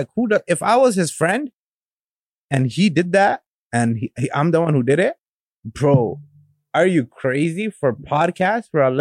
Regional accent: Pakistan; And then I'm going to go to Pakistan, my home country, try shooting some shit over there, you know?

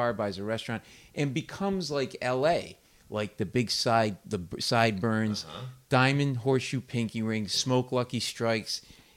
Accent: Rhode Island, United States; we grew up in Rhode Island, and again, I don't want to talk about too much about myself, but anyway, settled in Rhode Island, Italian family.

